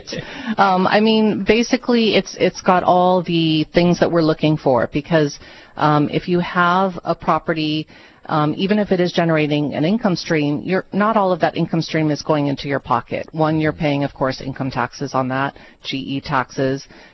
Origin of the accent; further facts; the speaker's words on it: Hawaii, United States; I was born and raised in Hawaii. I've been in Hawaii for my entire life except for college and law school.